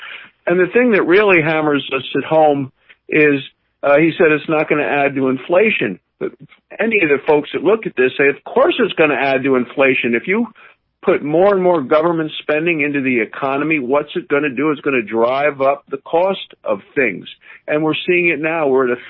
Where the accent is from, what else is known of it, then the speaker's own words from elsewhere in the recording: Wyoming, United States; as it is to people in my home state in Wyoming.